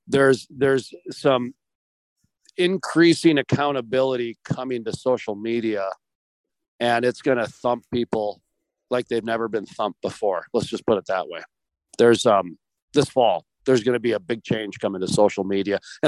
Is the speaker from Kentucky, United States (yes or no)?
no; New Jersey, United States; Hey man, it's okay. I'm from New Jersey.